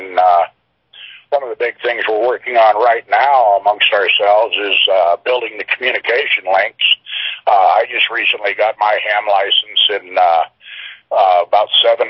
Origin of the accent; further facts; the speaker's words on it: Spokane, Washington, United States; But Washington is my home state, and I grew up here in Spokane, and am blessed to be back in my home area now.